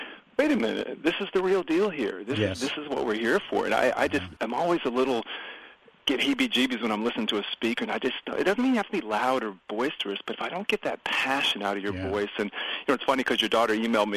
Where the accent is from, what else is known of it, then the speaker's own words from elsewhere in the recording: New Jersey, United States; also born or lived in New York; we grew up in New Jersey, New York back in the day, and then we moved down south